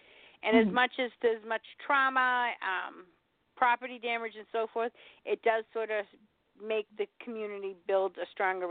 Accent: Boston, Massachusetts, United States; If it wasn't for the fact that I'm from Boston and I've heard of the Celtics

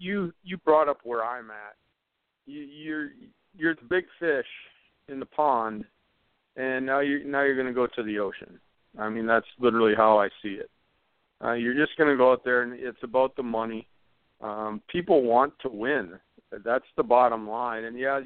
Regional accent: Green Bay, Wisconsin, United States; now in Pittsburgh, United States; maybe I'm impartial because I'm from Green Bay and I live in Pittsburgh area, and those are the only games in town.

